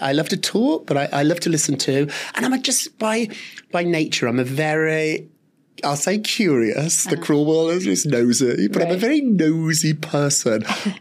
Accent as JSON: {"language": "English", "town": "Birmingham", "region": "West Midlands", "country": "United Kingdom", "tie": "born or raised there", "said": "And so I grew up in Birmingham, England."}